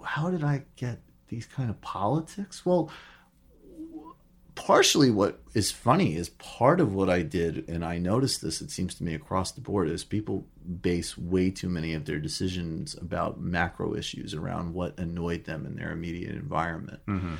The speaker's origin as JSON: {"language": "English", "town": "Northfield", "region": "Massachusetts", "country": "United States", "tie": "born or raised there", "said": "That was my hometown mostly. Although, but my family was all, I lived in Northfield. Amherst. Well, no, Northfield, no. Northfield and Shelburne Falls were not."}